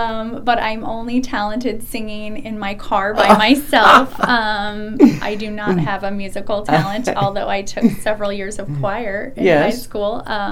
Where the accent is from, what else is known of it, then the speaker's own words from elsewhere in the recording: Mexico; I'm from Mexico, right? I love my community, and we want to hire more people from Mexico